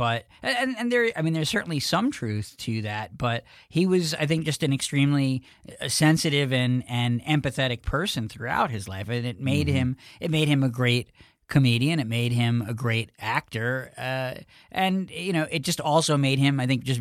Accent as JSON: {"language": "English", "region": "New York", "country": "United States", "said": "And he knew that I was from New York, or I mentioned it to him"}